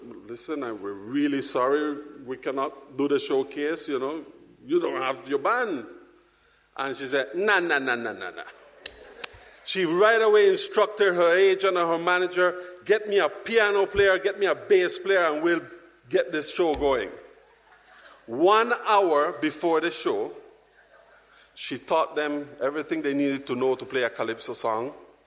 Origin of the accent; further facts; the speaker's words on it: Belize; It's like that in every single island or in my home country in Belize.